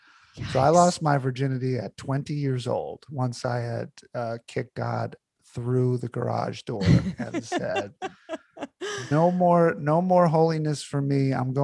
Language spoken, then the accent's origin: English; Astoria, New York, United States; I am. Queens, New York. Astoria, to be exact.